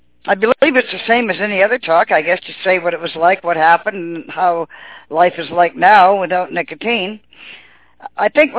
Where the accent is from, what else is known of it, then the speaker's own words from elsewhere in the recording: Windsor, Ontario, Canada; I am a nicotine addict, and I'm from Windsor, Ontario, Canada.